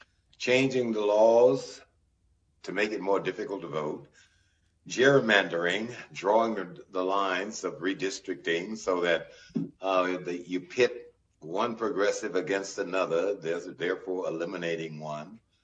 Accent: Monroe, Louisiana, United States; I grew up in the South, as Ed did, Monroe, Louisiana, and I was kind of an odd duck

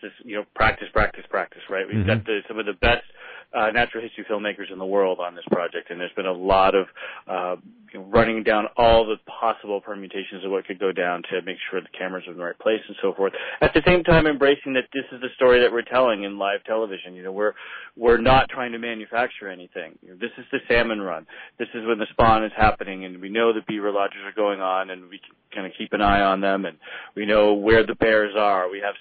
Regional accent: Maine, United States; I'm originally from Maine, and I've been to Alaska myself a couple times now.

